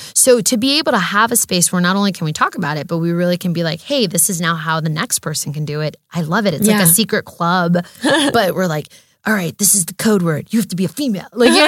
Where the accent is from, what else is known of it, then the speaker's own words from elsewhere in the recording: United States; I'm American born and raised, and I love it, we've been here for six generations